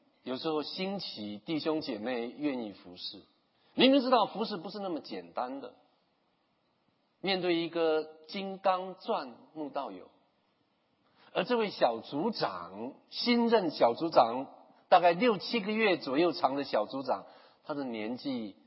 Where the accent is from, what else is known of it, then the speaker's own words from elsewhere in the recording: China; 所以我们中国人才有一句话说